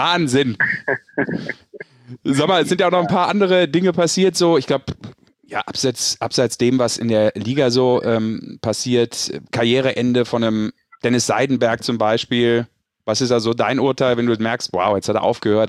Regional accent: Düsseldorf, North Rhine-Westphalia, Germany; Dem gebürtigen Düsseldorfer.

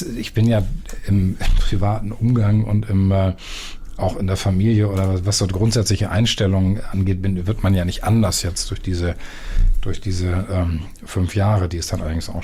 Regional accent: Büsum, Schleswig-Holstein, Germany; now in Hamburg, Germany; ich bin in Dithmarschen und Büsum groß geworden

